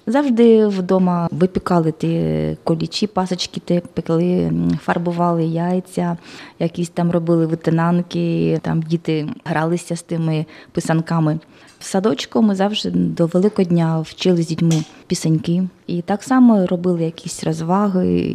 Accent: Lozova, Kharkiv Oblast, Ukraine; now in Poland; Ми з Слобожанщини, із Харківської області, з містечка таке маленьке Лозова на півдні Харківської області.

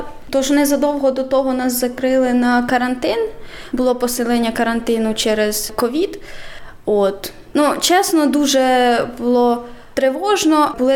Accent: Poltava Oblast, Ukraine; now in Czechia; я з Полтавської області сама родом, але навчаюся в Сумському державному педагогічному університеті імені Макаренка. Я зараз проживаю своєю сім'єю в Чехії.

